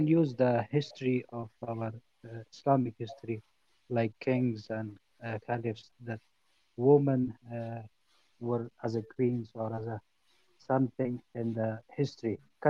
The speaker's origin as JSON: {"language": "English", "country": "Afghanistan", "said": "I'm from Afghanistan."}